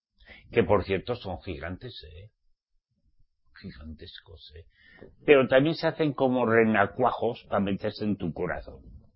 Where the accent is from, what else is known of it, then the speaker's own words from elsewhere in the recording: Basque Country, Spain; Yo parecía la Gaceta Norte de mi tierra, como soy vasco, ¿sabes?